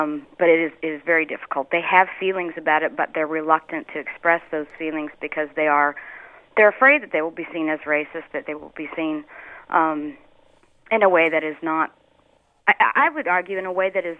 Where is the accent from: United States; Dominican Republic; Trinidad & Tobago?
United States; California; I was born and raised in California